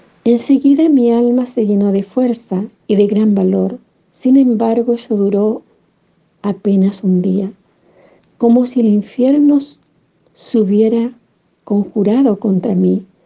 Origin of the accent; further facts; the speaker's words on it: Chile; como chilenos que somos